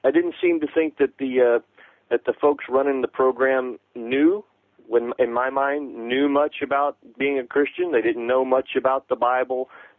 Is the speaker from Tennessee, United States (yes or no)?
yes; Tennessee, United States; So I convinced my wife to move back to my hometown, which is in Tennessee.